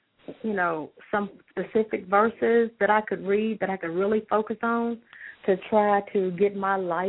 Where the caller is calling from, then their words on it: Decatur, Alabama, United States; I'm from Decatur, Alabama.